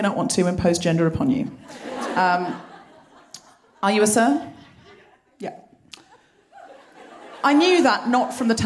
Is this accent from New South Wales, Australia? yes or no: no; Redcliffe, Queensland, Australia; born there; Well, I was born here in Redcliffe.